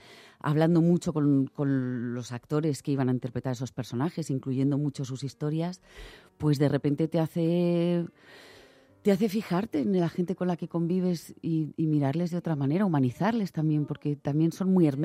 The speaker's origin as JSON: {"language": "Spanish", "country": "Spain", "tie": "born or raised there", "said": "Yo soy completamente española, yo nací aquí, me estudié aquí, pero sí que es verdad que lo materno, tu lengua materna y tu aprendizaje materno está ahí."}